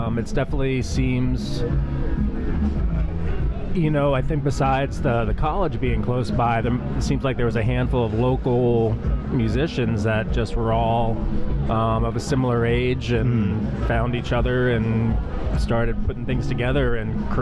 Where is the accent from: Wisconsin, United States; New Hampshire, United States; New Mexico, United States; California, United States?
New Hampshire, United States; Plymouth; So I grew up around Plymouth, New Hampshire, and all the bands were coming up to that area. I graduated in 92 in the high school.